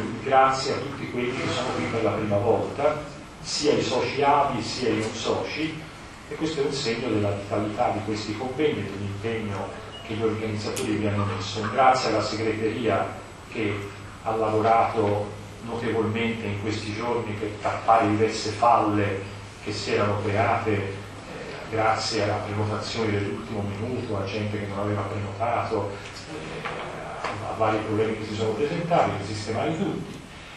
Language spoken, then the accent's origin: Italian; Florence, Tuscany, Italy; poi io sono fiorentino, non mi riuscirei per nemmeno, il nostro modo è un modo franco, molto aperto